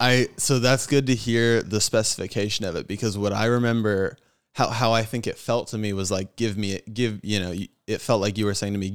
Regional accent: Santa Barbara, California, United States; I grew up here in Santa Barbara.

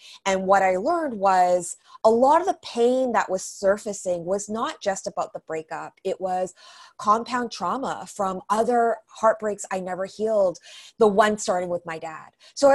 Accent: Vancouver, British Columbia, Canada; after a really traumatic breakup in my hometown of Vancouver

